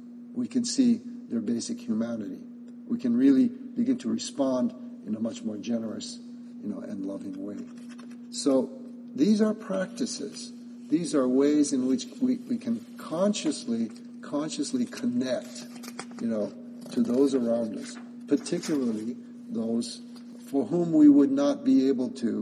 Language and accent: English; Hawaii, United States; I said, "Yeah, actually, I am from Hawaii. I'm driving back to Hawaii now.